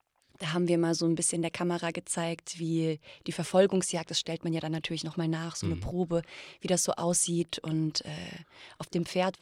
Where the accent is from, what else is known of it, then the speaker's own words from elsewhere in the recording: Rhineland-Palatinate, Germany; Nee, ich komme aus der Pfalz.